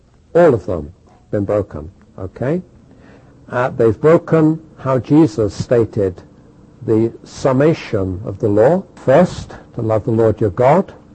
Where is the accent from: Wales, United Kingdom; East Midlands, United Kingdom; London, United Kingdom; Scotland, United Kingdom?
London, United Kingdom; And again, I grew up in London, and I'm a Londoner, and London is a violent city.